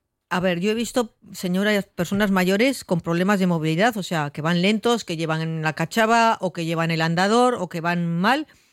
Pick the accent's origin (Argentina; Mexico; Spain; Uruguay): Spain; Bilbao, Basque Country; como somos de Bilbao y somos mayores